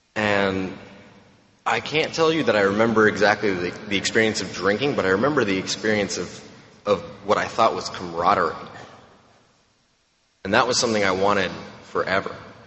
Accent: Romania; But I'm from Romania, which is not a very nice place. Romania. See, she didn't even know my country.

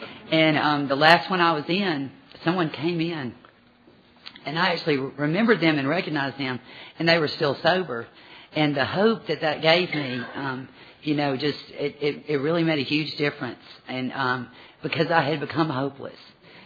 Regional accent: Birmingham, Alabama, United States; I'm from Birmingham, Alabama.

